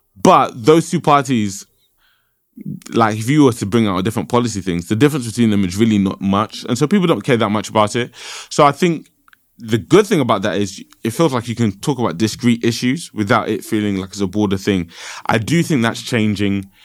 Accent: London, United Kingdom; I would always say Nigeria. I was born and raised in London, but I would always say Nigeria.

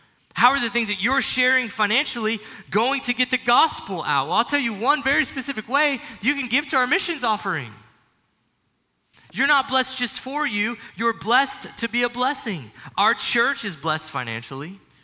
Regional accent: San Antonio, Texas, United States; Now, I love being a Texan. I was born in San Antonio, Texas.

